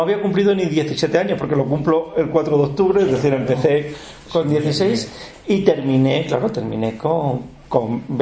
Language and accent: Spanish; Jerez de la Frontera, Andalusia, Spain; Sí, yo soy de Jerez de la Frontera.